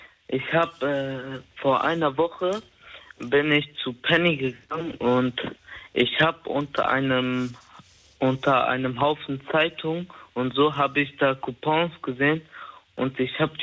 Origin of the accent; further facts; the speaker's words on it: Germany; born there; komme ja aus Afghanistan, aber mein Migrationshintergrund ist Afghane, aber ich wurde halt hier geboren